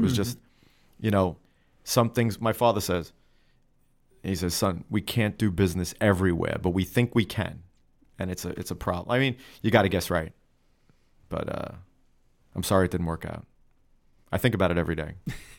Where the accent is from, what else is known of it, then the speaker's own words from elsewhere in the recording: Brooklyn, New York, United States; You know, I saw that growing up in Brooklyn.